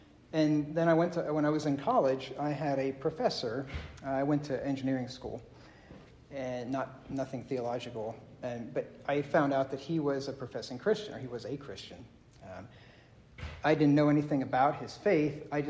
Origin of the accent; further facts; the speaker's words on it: Pennsylvania, United States; I grew up in Pennsylvania, and I was going to church since the time I was born.